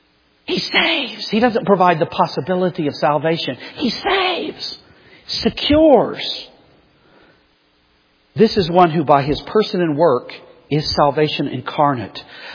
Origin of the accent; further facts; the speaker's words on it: Maine, United States; Literally, I'm a Mainer. I'm from Maine.